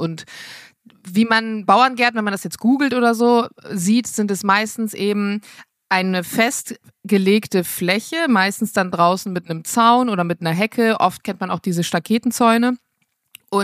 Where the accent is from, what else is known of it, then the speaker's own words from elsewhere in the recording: Bremen, Germany; now in Berlin, Germany; Ich komme ja eigentlich aus dem Norden, aus Bremen. Das ist alles ein bisschen kleiner, ein bisschen beschaulicher und dann in die Großstadt.